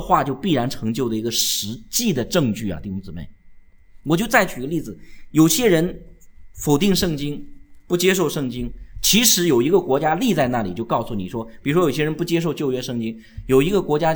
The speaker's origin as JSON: {"language": "Chinese", "country": "China", "said": "我们中国人现在有没有一个人见过孔子？"}